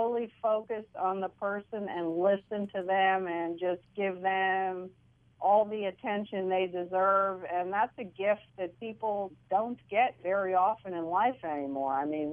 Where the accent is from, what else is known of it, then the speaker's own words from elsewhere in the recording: New York City, New York, United States; I'm from New York City. What can I say?